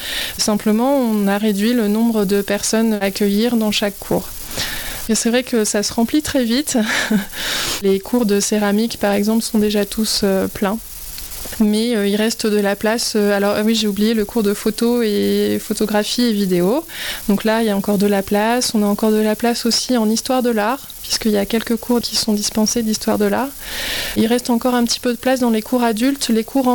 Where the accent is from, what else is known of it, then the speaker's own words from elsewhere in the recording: Provence-Alpes-Côte d'Azur, France; j'ai grandi plutôt dans le Var, étant enfant et adolescente, donc je connais déjà quand même un peu la région.